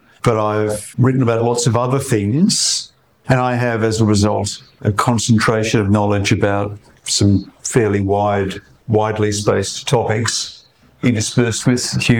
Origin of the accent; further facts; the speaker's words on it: Australia; you walk into India as an Australian and first thing they want to know about you is what to think about cricket.